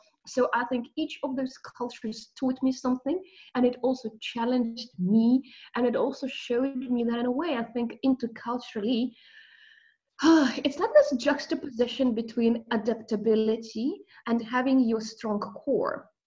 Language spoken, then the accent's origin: English; Russia; English is a second language; Let's say growing up in Russia taught me a lot about intrinsic spirituality. It taught me about magic that is woven into everyday existence, especially with fairy tales, with literature, with folklore, with little traditions that we have.